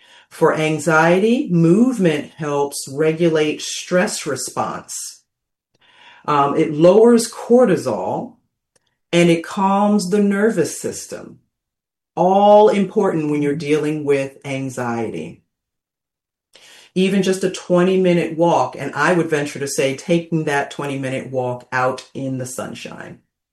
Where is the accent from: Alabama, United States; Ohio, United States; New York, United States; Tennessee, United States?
New York, United States; New York City; Now, I'm from New York City, so I love that my show is on talkradio.nyc. I grew up in Queens, and I wasn't really much of an outdoorsy kid.